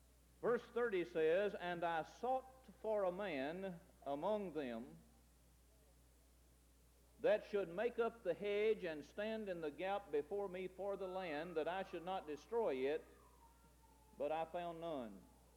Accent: United States; I believe America is the greatest country in the world. I'm glad I'm an American. I'm glad I live here.

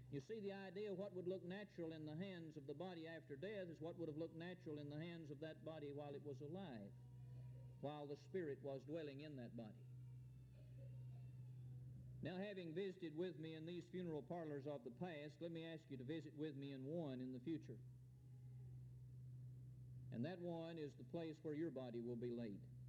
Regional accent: Gainesboro, Tennessee, United States; one of which is the youth minister in my hometown of Gainesboro.

